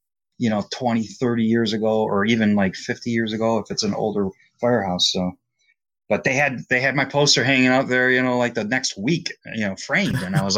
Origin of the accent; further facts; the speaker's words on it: Detroit, Michigan, United States; I'm from Detroit and my grandfather was a Detroit firefighter.